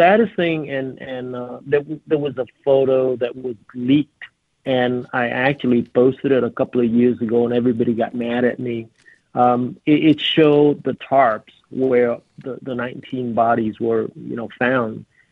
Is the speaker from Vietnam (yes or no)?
yes; Vietnam; You know, like I was growing up in Vietnam, I can tell you, I've seen things that are absolutely horrible that no child should ever see.